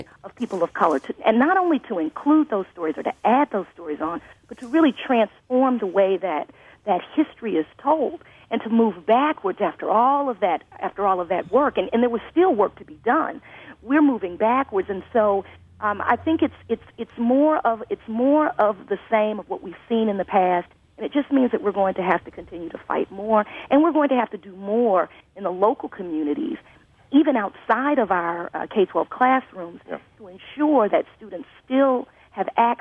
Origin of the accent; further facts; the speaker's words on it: Texas, United States; Speaking of that, I'm actually from Texas, but went to school at the University of Wisconsin-Madison, so I'm very familiar with the Union.